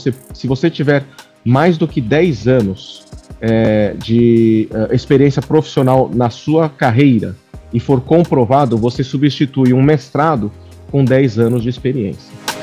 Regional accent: São Paulo, Brazil; now in United States; eu sou brasileiro, paulistano da gema.

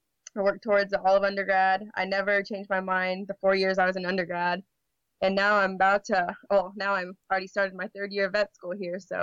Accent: Indiana, United States; since I'm from Indiana

